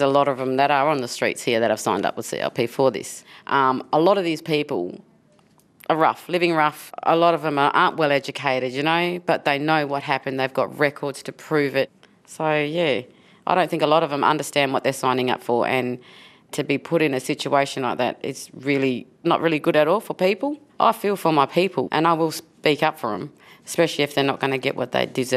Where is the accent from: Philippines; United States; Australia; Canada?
Australia; Perth, Western Australia; I'm from Perth, Western Australia.